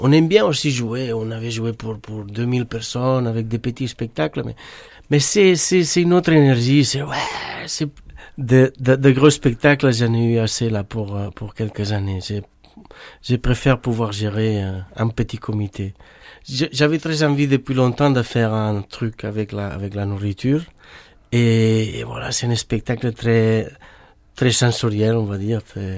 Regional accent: Barcelona, Catalonia, Spain; Chez nous, dans la Méditerranée, en Espagne, à Barcelone, il y a une grande tradition des arts de la rue, des fêtes populaires

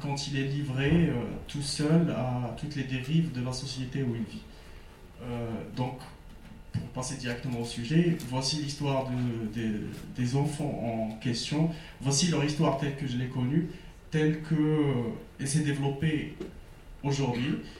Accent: Morocco; je viens du Maroc.

